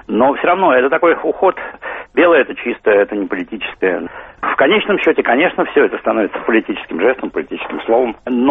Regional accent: Moscow, Russia; Мы москвичи, и мы гуляем по московским бульварам.

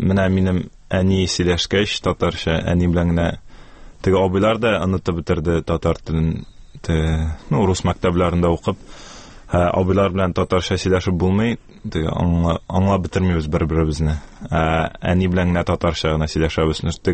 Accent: Kazan, Tatarstan, Russia; Казанда тудым, аннары шу Дербышки дәресләр бистәсендә инде булайын татарча шулай дип әйттеләр. Шунда туып үстем.

